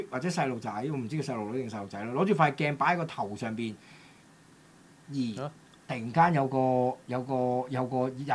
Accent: Hong Kong; 呢個咧可能喺亞洲人或者我哋香港人睇咧就覺得冇乜嘢嘅

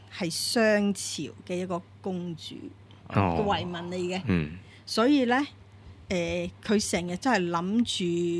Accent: China; 因为我哋中國人都相信靈魂啊呢啲嘢啦

